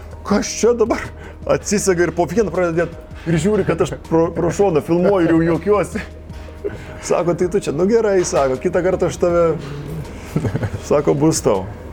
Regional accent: Kaunas, Kaunas County, Lithuania; Vis tiek aš iš to išaugau, iš ten atėjau, Kaune gimęs, aš jiem ir pasakiau, aš esu kaunietis, aš sirgau Žalgirį, visada sirgau.

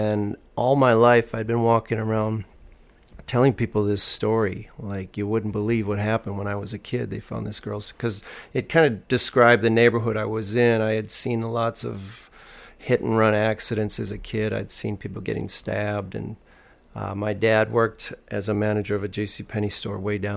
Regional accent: Milwaukee, Wisconsin, United States; born there; Well, I was born in Milwaukee, which is a big city, you know, so for the first 8 years of my life, I really had exposure to a lot of living in a big city and crime and all that kind of stuff.

